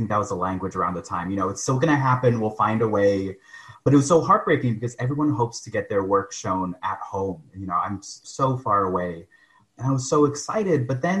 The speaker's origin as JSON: {"language": "English", "town": "El Paso", "region": "Texas", "country": "United States", "tie": "born or raised there", "moved": "as an adult", "lives_now": "Boston, United States", "said": "I'm from El Paso, born and raised. I went to El Dorado High School, and I came to Boston for college."}